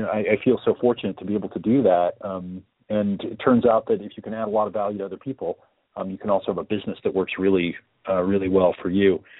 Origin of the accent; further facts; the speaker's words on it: Oregon, United States; also born or lived in New York; I was born in New York, and so they moved out to literally the backwoods of Oregon, outside of Eugene, Oregon. And I grew up, I didn't know anyone that was successful.